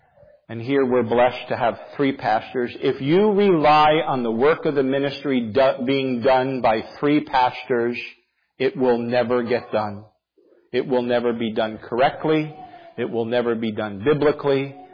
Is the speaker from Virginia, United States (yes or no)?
no; New Jersey, United States; But I'm from New Jersey, so I understand.